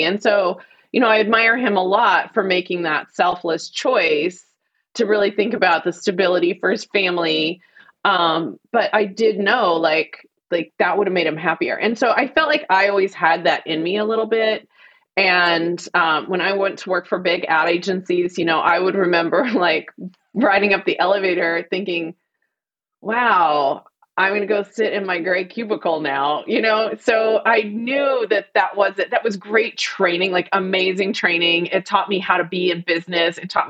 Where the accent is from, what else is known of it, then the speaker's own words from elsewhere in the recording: Fort Worth, Texas, United States; And I remember, like, I grew up in Fort Worth, Texas.